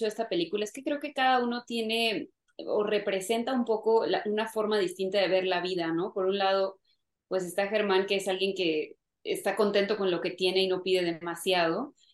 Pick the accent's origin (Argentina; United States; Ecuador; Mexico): Mexico; nosotros como mexicanos